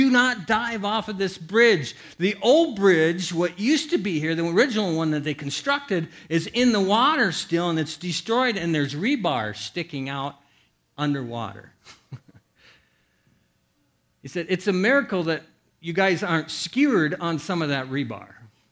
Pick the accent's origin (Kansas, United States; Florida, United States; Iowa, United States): Iowa, United States; It was on this river in Iowa. I grew up in Iowa.